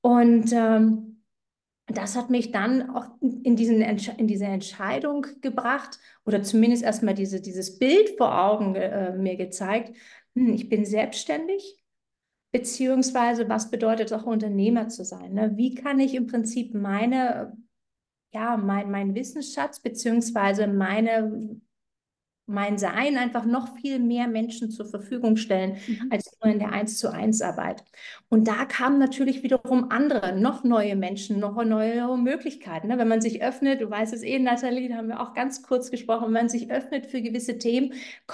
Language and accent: German; Brandenburg, Germany; um mich regional einzuordnen. Ich komme ursprünglich aus der Berliner Region, also Speckgürtel um Berlin, habe dort meine Kindheit verbracht.